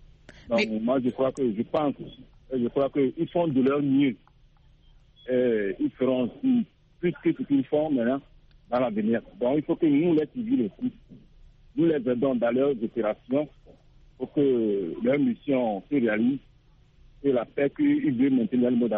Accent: Togo; Je suis du Togo, pas du Bénin.

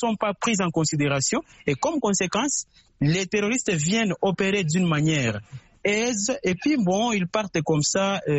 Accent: DR Congo; ici chez nous en RDC

